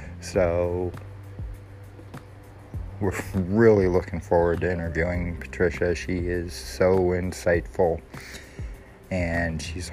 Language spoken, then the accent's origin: English; Erie, Pennsylvania, United States; the Gears and Grub Festival that will be happening in downtown Erie, my hometown, this weekend.